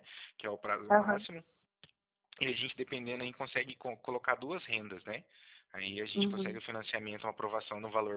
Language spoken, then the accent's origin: Portuguese; Cornélio Procópio, Paraná, Brazil; Eu sou de Cornélio Procópio, né? Eu falo próximo de, no caso aqui de Londrina, né, bem próximo de Maringá também.